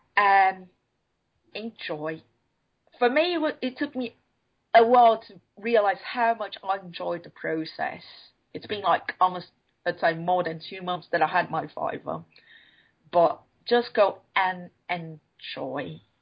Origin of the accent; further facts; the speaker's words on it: Brazil; English is a second language; I feel I am British by heart, born and raised in Brazil.